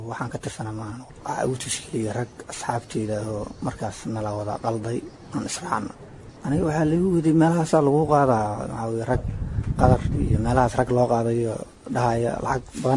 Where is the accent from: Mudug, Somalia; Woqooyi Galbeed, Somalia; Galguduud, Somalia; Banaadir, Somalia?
Galguduud, Somalia; Guriceel; 29 jirbaana, waxaan ka imid Gurceel, waxaa laga qaaday Muqdisho, 10 bilood aan ku jiray Harqabowe meel yiraahdo, waa Galguduud, degmada Gurceel